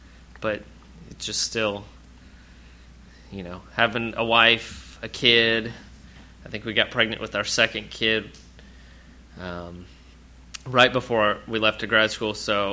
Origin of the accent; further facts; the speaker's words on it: Dallas, Texas, United States; No, I'm from Dallas, and after college, after undergrad, I went to UT in Austin. We moved back, my wife and I moved back up to Dallas